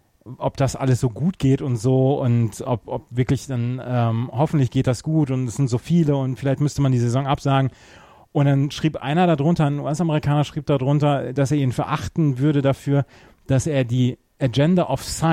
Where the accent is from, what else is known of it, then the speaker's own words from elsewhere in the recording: Bad Oeynhausen, North Rhine-Westphalia, Germany; Weil nämlich mein Heimatort Bad Oeynhausen bietet das nämlich auch an.